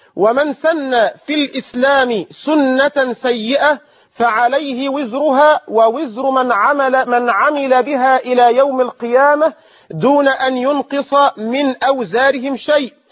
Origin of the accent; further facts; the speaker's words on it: Egypt; وأسأل الله تبارك وتعالى أن يجعل بلدنا مصر أمنا أمانا، سخاء رخاء